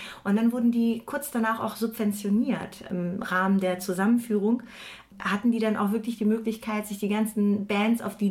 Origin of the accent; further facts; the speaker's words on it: Berlin, Germany; so als pubertierender Mensch, der mit der Mauer bewusst auch aufgewachsen ist. Also ich bin aus West-Berlin.